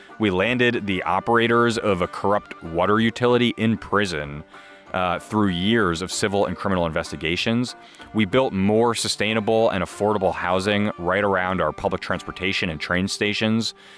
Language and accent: English; South Orange, New Jersey, United States; And after that, I moved back to my hometown, South Orange, New Jersey, and ended up, I joined our public library board